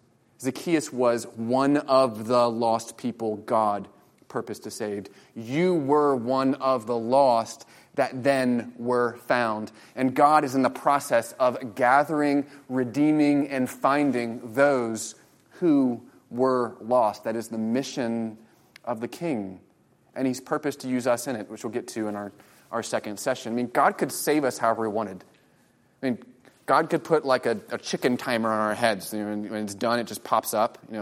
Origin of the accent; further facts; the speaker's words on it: Virginia Beach, Virginia, United States; And I know kind of military, I grew up in Virginia Beach.